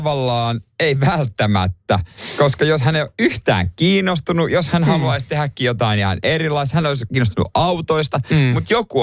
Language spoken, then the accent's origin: Finnish; Seinäjoki, South Ostrobothnia, Finland; Pohjanmaalla. Seinäjoki on iso pitäjä. No. Minun rakas kotiseutuni ja kyllä tiedän edelleenkin serkkupareja.